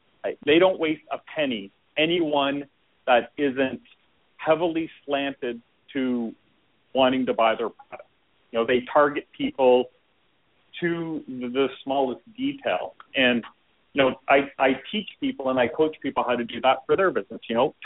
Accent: Canada; accent: Canadian; you'll notice an accent because I'm Canadian.

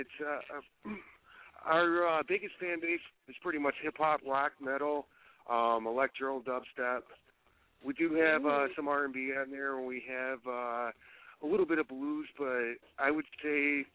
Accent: Plano, Illinois, United States; Yeah, I'm actually from a small little town called Plano outside of Chicago. It's where I grew up as a kid.

